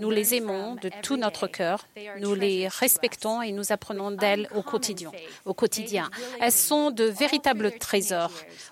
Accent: California, United States; J'ai grandi en Californie, mon mari en Angleterre et en Arabie Saoudite.

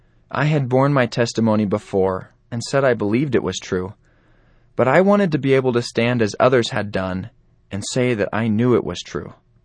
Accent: Seattle, Washington, United States; I was from Seattle, so the remote location was quite a change from the traffic, concrete, and buildings I was used to.

